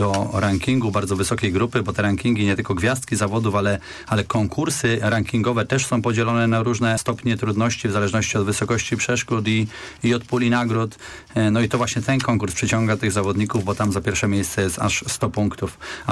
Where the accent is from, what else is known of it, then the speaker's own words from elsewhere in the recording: Iwno, Greater Poland Voivodeship, Poland; No, Iwna to ma olbrzymią tradycję. Ja zresztą stamtąd pochodzę i bardzo się z tego szczycę.